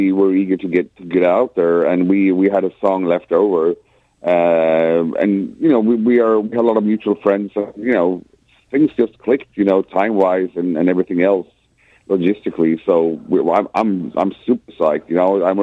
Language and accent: English; Sweden; English is a second language; We come from the Swedish fucking winter.